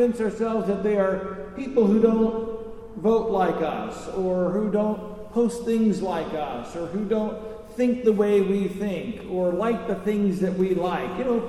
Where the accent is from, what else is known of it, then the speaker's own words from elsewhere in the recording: Catonsville, Maryland, United States; I grew up in Catonsville on the west side of Baltimore at Emmanuel.